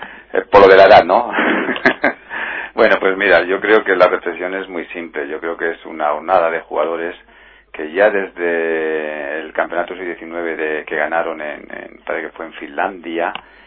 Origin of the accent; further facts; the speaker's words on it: Burgos, Castile and León, Spain; now in Córdoba, Spain; yo soy de Burgos y siempre tira la tierra, ¿sabes?